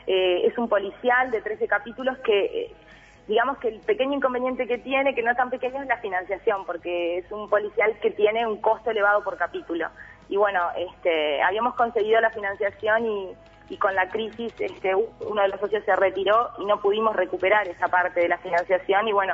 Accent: Uruguay; Pero que hubiera un reconocimiento de cómo somos nosotros los uruguayos.

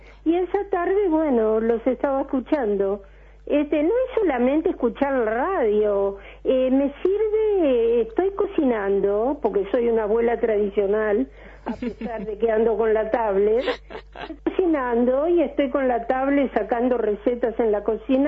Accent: Uruguay; moved away as an adult; also born or lived in Argentina; volví a vivir al Uruguay desde la Argentina, porque estuve hasta los 30 años viviendo en el Uruguay y de los 30 a los 60 en la Argentina, y como soy una enamorada de Montevideo, hace aproximadamente 14, 15 años volví al Uruguay con mi esposo.

